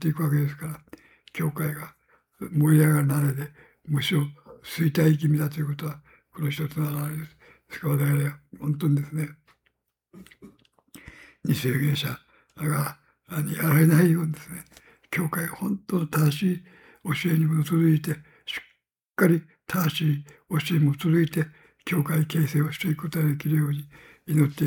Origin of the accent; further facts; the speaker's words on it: Kumamoto, Japan; 私はもともと熊本の出身ですけれども